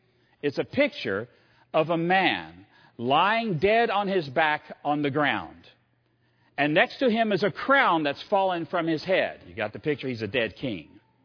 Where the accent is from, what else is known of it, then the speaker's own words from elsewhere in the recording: Virginia, United States; Now, I come from Virginia. And I hate to tell you this, but we have the best state flag in the Union.